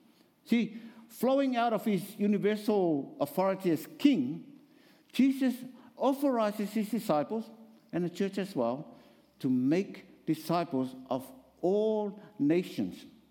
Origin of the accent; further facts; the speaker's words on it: Samoa; I am from Samoa, I grew up in that country, in that culture. Well, we are 99% Christian affiliated.